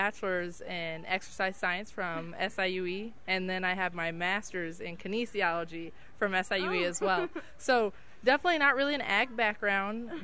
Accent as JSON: {"language": "English", "region": "Illinois", "country": "United States", "tie": "born or raised there", "said": "I grew up in Jersey County, been here all my life, and it's really exciting to get back to my roots a little bit."}